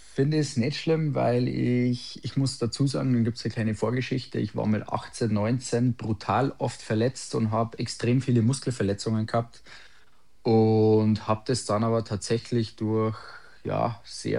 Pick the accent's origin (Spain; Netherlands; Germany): Germany; Geisenhausen, Bavaria; also born or lived in Landshut; ich bin genau 98 geboren in Landshut, aber mein Heimatort ist ein bisschen außerhalb von Landshut, das ist Geisenhausen, circa 20 Minuten weg.